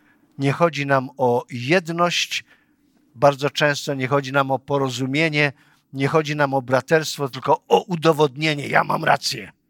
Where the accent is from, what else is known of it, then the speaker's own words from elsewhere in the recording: Silesian Voivodeship, Poland; Ja jestem Hanysem ze Śląska